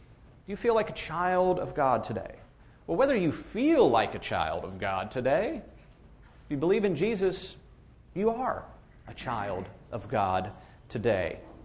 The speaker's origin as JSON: {"language": "English", "town": "Pittsburgh", "region": "Pennsylvania", "country": "United States", "said": "I mean, I was from Pittsburgh. You know, I'd never even been to Italy before."}